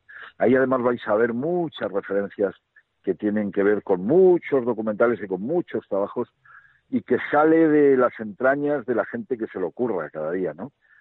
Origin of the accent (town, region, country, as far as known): Spain